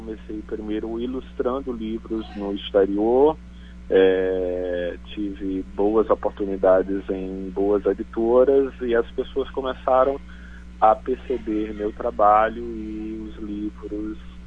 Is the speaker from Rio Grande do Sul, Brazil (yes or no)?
no; Recife, Pernambuco, Brazil; born there; Eu nasci em Recife, Pernambuco, e desde criança eu sempre fui um artista visual.